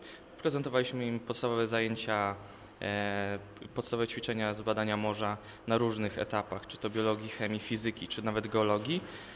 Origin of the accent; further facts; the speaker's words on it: Świdnik, Lublin Voivodeship, Poland; Sam pochodzę spod Lublina, ze Świdnika.